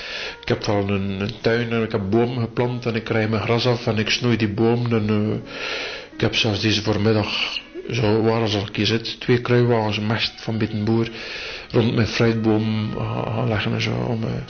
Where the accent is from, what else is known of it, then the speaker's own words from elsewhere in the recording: Lauwe, Flanders, Belgium; born there; Ik ben geboren in Louwe tussen het vlas.